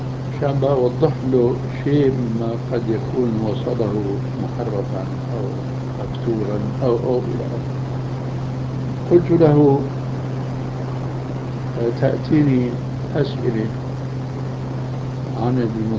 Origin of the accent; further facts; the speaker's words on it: Syria; now in Jordan; أنا هاجرت من سوريا إلى الأردن